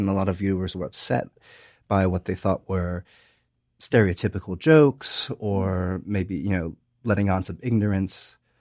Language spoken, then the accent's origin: English; United States; because I watch it as an American. And as an American, we are, we're literally close to Mexico